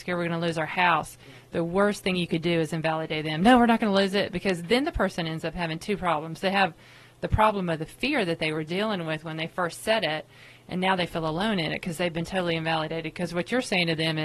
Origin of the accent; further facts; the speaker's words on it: Mississippi, United States; also born or lived in South Dakota; now in North Carolina, United States; Well, I was actually born in South Dakota. My dad worked for the Bureau of Indian Affairs, and then I grew up in Mississippi mostly.